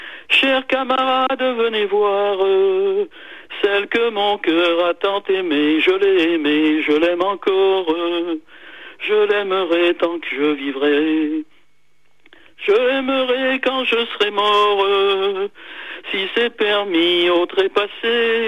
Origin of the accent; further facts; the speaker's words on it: Nouvelle-Aquitaine, France; j'étais du Limousin, moi, tu sais